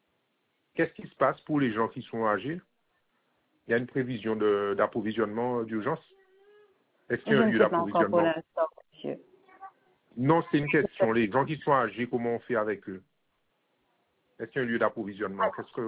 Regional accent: Guadeloupe; C'est bien. On est Guadeloupéens. Nous sommes des Guadeloupéens. On peut subir.

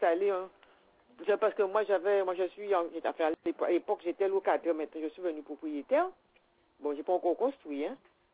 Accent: Les Abymes, Guadeloupe; moi, je suis des Abymes et j'avais fait une demande.

